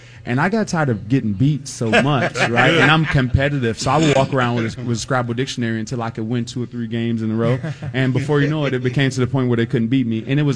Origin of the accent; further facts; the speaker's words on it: Chicago, Illinois, United States; So originally, I'm from Southside Chicago. Grew up in gangs, Gangster Disciples.